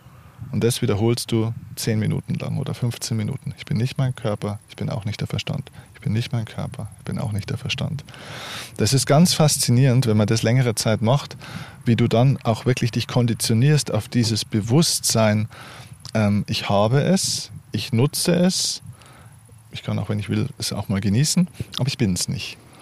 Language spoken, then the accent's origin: German; Bavaria, Germany; wir kommen aus Niederbayern, also gute Hausmannskost und so weiter.